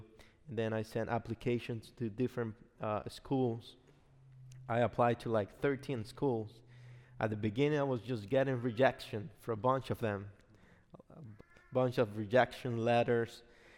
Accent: Dominican Republic; For those one that are seeing me for the first time … I'm from the Dominican Republic.

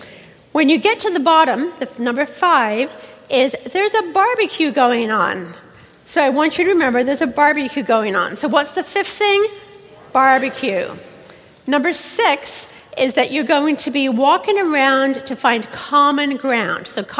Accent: England, United Kingdom; I grew up in England and we went there almost every Sabbath afternoon.

